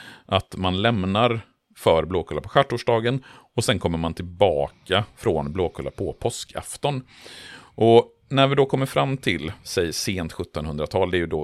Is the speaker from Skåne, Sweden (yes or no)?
no; Borås, Västra Götaland County, Sweden; för jag vet att när jag växte upp i Borås på 1980-talet så hade vi ju alltid påskeld i vårat bostadsområde i Borås.